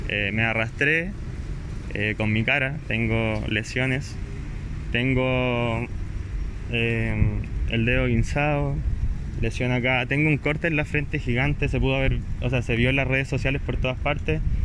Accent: Puente Alto, Santiago Metropolitan Region, Chile; soy de Puente Alto.

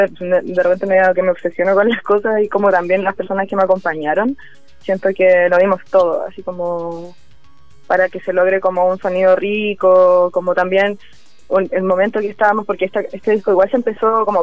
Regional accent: Talcahuano, Biobío, Chile; now in Santiago, Chile; Yo me vine de Concepción, de Talcahuano, porque necesitaba cómo desarrollar esto que me gusta tanto hacer.

